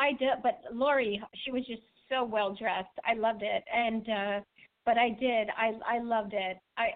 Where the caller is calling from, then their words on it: Arizona, United States; I'm calling from Arizona.